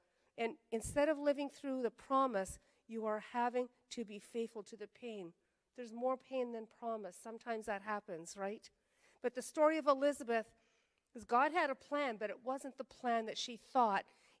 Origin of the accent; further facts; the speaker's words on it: Campbellton, New Brunswick, Canada; I remember growing up in Campbellton when people, a girl from my school, high school, would go visit her aunt for 3 months because we all knew she was pregnant.